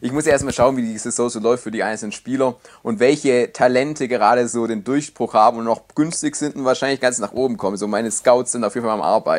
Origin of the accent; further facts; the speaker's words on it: Baden-Württemberg, Germany; ich bin Schwabe.